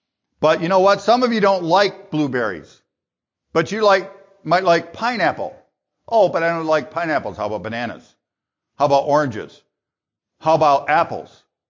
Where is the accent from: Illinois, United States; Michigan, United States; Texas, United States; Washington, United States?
Michigan, United States; And not just because I'm from Michigan, they are just good blueberries.